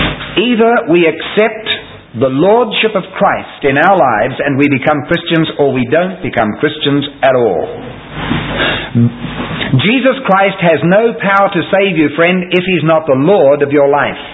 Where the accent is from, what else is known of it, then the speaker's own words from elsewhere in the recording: New Zealand; born there; I was born in New Zealand and I never murdered anybody at all.